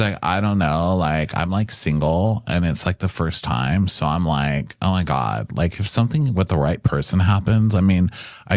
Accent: the South, United States; I'm from the Gonzo's South.

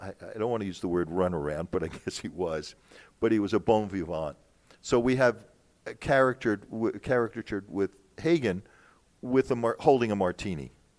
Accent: United States; I'm an American, you know, the all-American boy.

